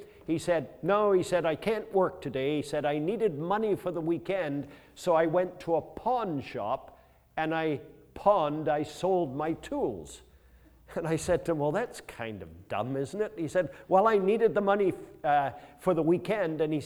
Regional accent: Scotland, United Kingdom; born there; But I was born in Scotland, so I only ever want to pay a low price. Sutherland

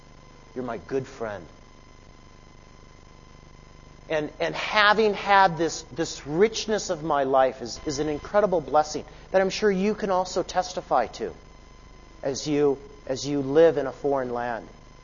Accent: United States; now in New Zealand; I am not a Kiwi, I'm from the United States. And every time I go back to the United States, I go through the immigration process

